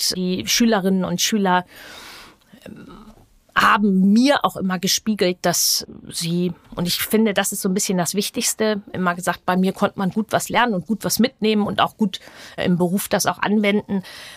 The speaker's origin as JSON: {"language": "German", "region": "Schleswig-Holstein", "country": "Germany", "tie": "born or raised there", "also_born_or_lived": "Hamburg"}